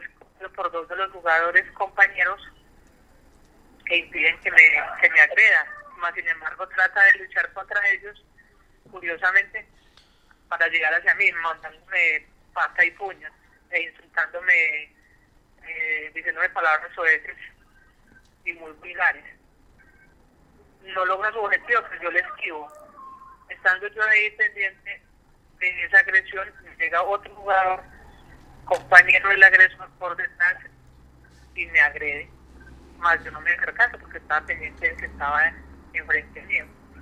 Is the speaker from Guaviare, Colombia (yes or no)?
no; Riosucio, Caldas, Colombia; Sí, yo soy de aquí de Río Seco Caldas.